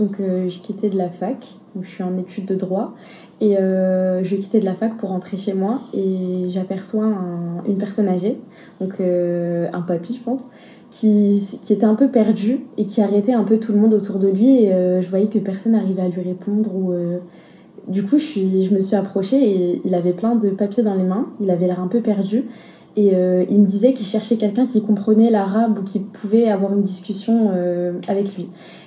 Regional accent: Charleville-Mézières, Grand Est, France; Donc moi, je suis originaire de Charleville-Mézières. Et donc ça fait 2 ans que je suis là pour les études

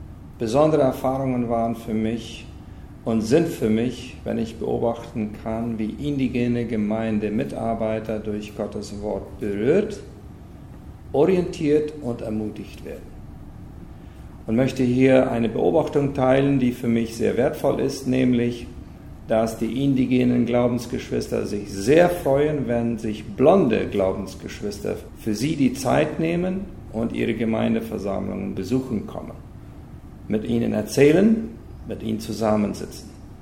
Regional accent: Boquerón, Paraguay; Ich komme aus der Kolonie Merno. Bin geboren in einer Missionarsfamilie auf der Missionsstation Neuer Wieder.

